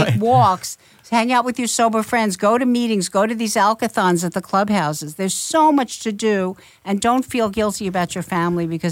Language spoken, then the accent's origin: English; North Carolina, United States; Now I like country music, now that I'm really from North Carolina.